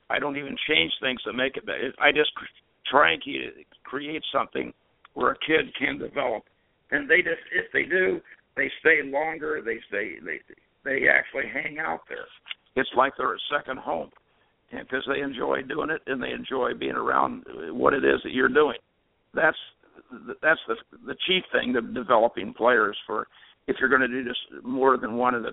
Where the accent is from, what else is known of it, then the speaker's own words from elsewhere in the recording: Decatur, Illinois, United States; Well, I'm just downstate Illinois in Decatur.